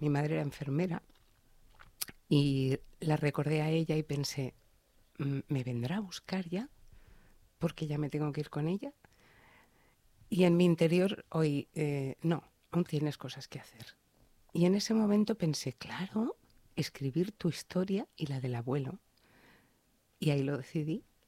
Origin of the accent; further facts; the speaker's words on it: Barcelona, Catalonia, Spain; born there; Sí, yo nací en Barcelona.